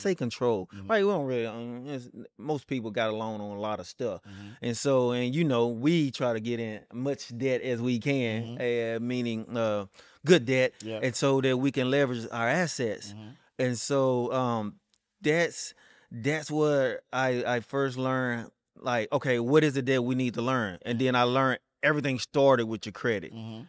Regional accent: Texas, United States; even need to leave the state of Texas so big. But you know what I'm saying? I really never even left my hometown until later in, like, my teens.

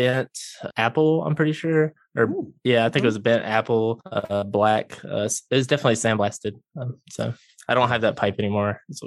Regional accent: Jackson, United States; Well, I'm from Jackson, born and raised. I grew up in a kind of a family that did not smoke.

